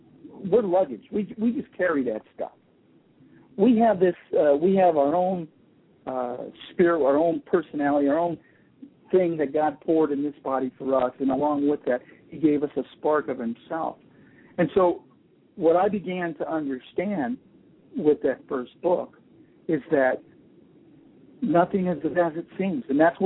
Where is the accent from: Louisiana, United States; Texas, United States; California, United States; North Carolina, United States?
California, United States; I'm from Southern California.